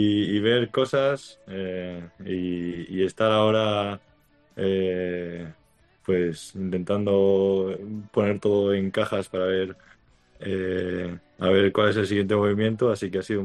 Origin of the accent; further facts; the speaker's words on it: Spain; accent: Spanish; O sea, a mí me dicen que tengo un acento de español grande.